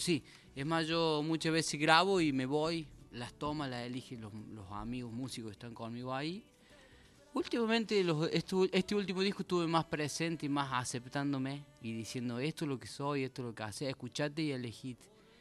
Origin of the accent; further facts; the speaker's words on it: Córdoba, Argentina; now in Anisacate, Argentina; Es un valle serrano también, de Córdoba. Yo vengo del valle de Tras la Sierra. Viví allí hasta la mitad de mi juventud, hasta los 24, 25 años. Después me fui a Córdoba, y de Córdoba volví a la sierra, pero del lado del valle Parabachasca.